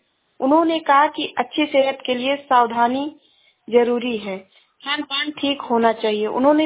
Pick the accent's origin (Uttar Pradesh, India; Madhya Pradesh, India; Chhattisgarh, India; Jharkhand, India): Uttar Pradesh, India; मैं जिला श्रावस्ती से हूँ।